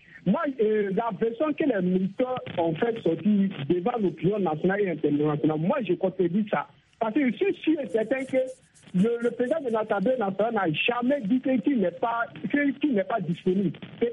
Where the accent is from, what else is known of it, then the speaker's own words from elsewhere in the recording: Burkina Faso; même chez moi, au Burkina Faso